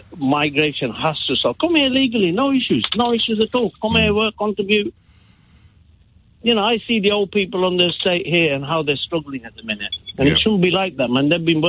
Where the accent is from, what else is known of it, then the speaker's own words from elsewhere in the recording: Uganda; now in England; Here, yeah, okay. Came to England in 71 from Uganda with a British passport.